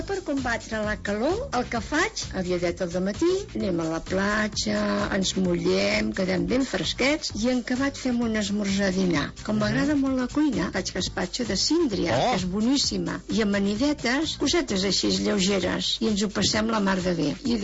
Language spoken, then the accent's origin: Catalan; Mataró, Catalonia, Spain; soc de Mataró.